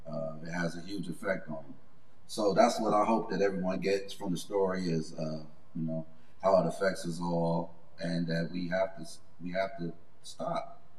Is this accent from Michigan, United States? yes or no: yes; Detroit, Michigan, United States; I grew up in Detroit, Michigan, so you know how that is.